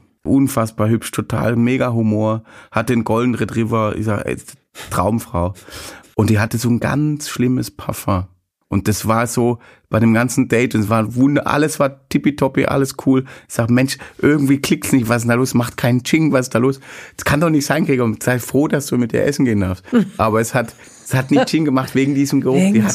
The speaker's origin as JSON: {"language": "German", "region": "Baden-Württemberg", "country": "Germany", "tie": "born or raised there", "said": "das ist aus meiner Heimat, wo ich herkomme, aus dem Kochertal und Jagsttal"}